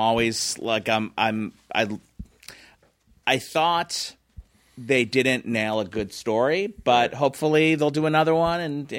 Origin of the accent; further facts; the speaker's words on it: Philadelphia, Pennsylvania, United States; the goalie on it was named Goldberg and he wore a Flyers jersey and we that was like – I was from Philly.